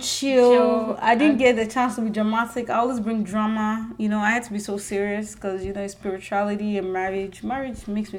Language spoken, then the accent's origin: English; United States; I mean, knowing I'm an American myself